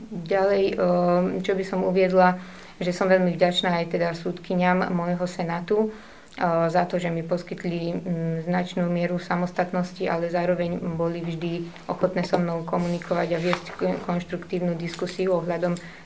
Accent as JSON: {"language": "Slovak", "town": "Čierne", "region": "Žilina Region", "country": "Slovakia", "lives_now": "Rovinka, Slovakia", "said": "Pochádzam z obce Čierne, ktorá sa nachádza v okrese Čaca. A v súčasnosti bývam v Rovinke pri Bratislave."}